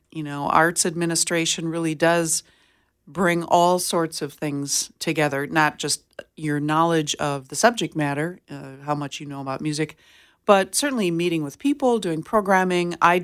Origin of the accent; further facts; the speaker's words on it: Jamestown, United States; I grew up in Jamestown, and my degrees are in music, but vocal music, choral music from MSUM.